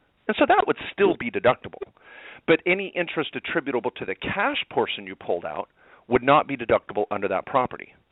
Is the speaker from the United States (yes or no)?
yes; Eugene, Oregon, United States; born there; I was born in Eugene, Oregon, and, of course, went to law school in Oregon.